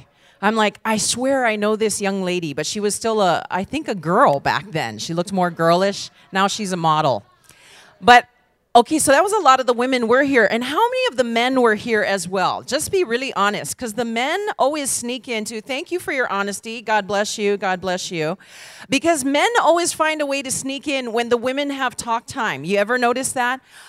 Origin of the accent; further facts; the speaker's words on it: Hawaii, United States; And I especially love my home state of Hawaii.